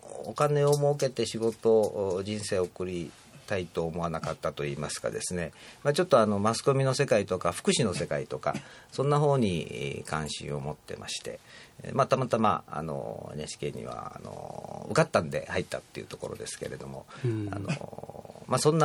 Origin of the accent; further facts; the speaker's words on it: Osaka, Japan; 大阪の出身ですけれども、NHK の記者としては大分と岡山と、それから、まあ、福岡はつい最近、まあ、放送部長で行ってたんですけれども、まあ、そこと今回4つ目の静岡というところ